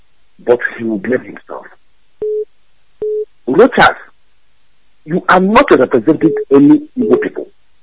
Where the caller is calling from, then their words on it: Ukraine; I'm calling from Ukraine.